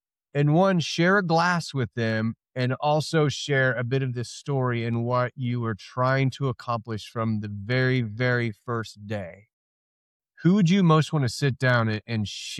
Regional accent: Wabash, Indiana, United States; We drove from my little town where I grew up in Wabash, Indiana, to the Fort Wayne Coliseum.

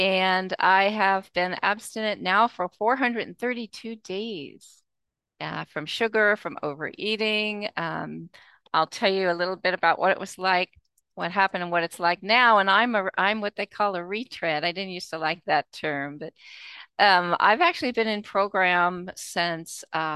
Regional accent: Long Island, New York, United States; I'd already had a childhood growing up on Long Island with 7 out of 8 kids

